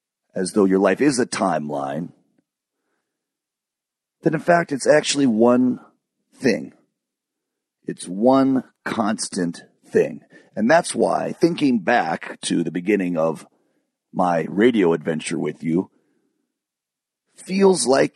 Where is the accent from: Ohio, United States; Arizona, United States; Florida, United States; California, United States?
California, United States; born there; were walking around with palm trees and 75-degree weather in California. With all due respect to my home state or my birth state, I like cold weather.